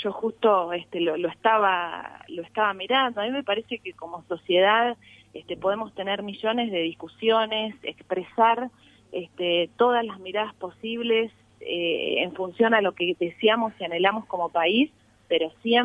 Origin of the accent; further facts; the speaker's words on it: Argentina; hubo momentos nefastos de nuestra historia como argentinos